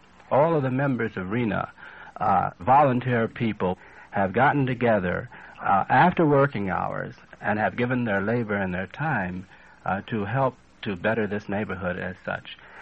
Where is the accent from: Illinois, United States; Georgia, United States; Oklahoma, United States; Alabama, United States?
Illinois, United States; Chicago; And I came from Chicago originally, and I came from a rather decent home, I think, and had a pretty good education, schooling, and so forth.